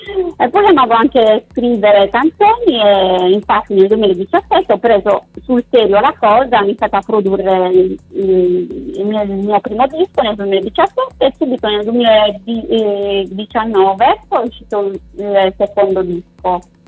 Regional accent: Sardinia, Italy; Il mio primo live sarà qua proprio in Sardegna, inizierò dal mio paese, ecco, dove è nato tutto.

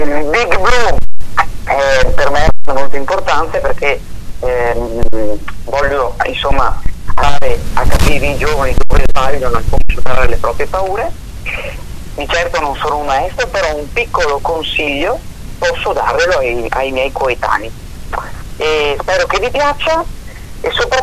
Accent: Veneto, Italy; una piccola città che è frazione del mio paese, e da lì è cominciato tutto in salita.

